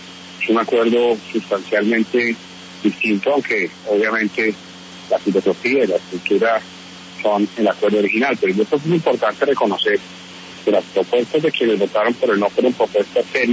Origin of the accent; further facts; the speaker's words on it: Colombia; nosotros como colombianos tenemos que entrar en una etapa